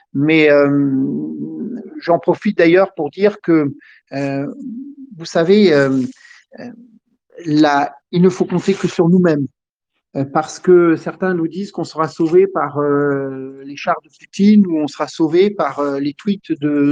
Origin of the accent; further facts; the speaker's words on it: Corsica, France; je suis français et corse qui plus est, donc très très français, parce que je rejette le combat indépendantiste corse.